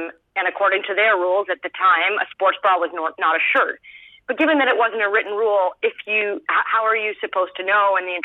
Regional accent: Canada; it's one of the tools that you have to have as a Canadian.

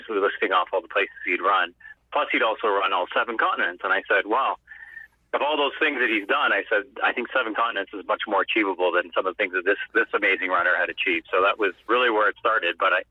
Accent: Alberta, Canada; Then I moved back to Canada and, actually strangely enough, even though I'm Canadian, I'm from Alberta

